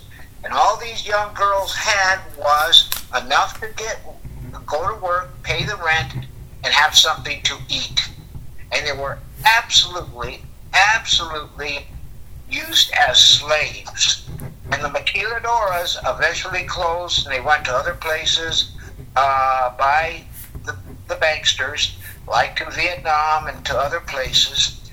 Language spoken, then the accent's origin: English; El Paso, Texas, United States; Because I'm from El Paso, Texas, I know the border somewhat, okay?